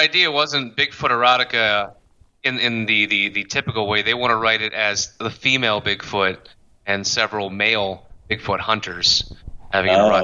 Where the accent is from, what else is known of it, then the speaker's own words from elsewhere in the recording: Berwick, Pennsylvania, United States; but I'm from Berwick where I had to learn the rest of the state to stay entertained, you know?